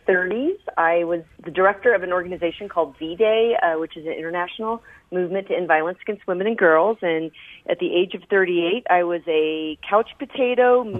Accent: Midwest, United States; I was from the Midwest and I know where meat comes from

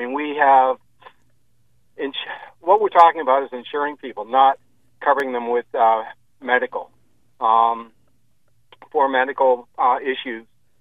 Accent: Canada; I'm from Canada, and one of the things that we did to bring down costs in Canada was tort reform.

